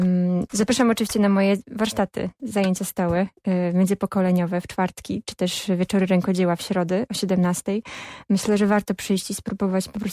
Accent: Sejny, Podlaskie Voivodeship, Poland; Pochodzę z Sejn

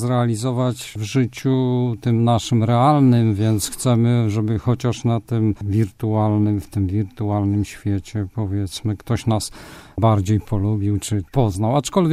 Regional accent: Gujsk, Masovian Voivodeship, Poland; also born or lived in Skępe; Urodziłem się w Skępem i powiedziałbym w ten sposób i tyle. Nie mieszkam i nie jestem skępczaninem, jedynie z urodzenia, natomiast mieszkam i mieszkałem, czyli jako młody chłopak, dzieciak i tak dalej, młodzieniec, mieszkałem w Gujsku, to jest pomiędzy Skępem

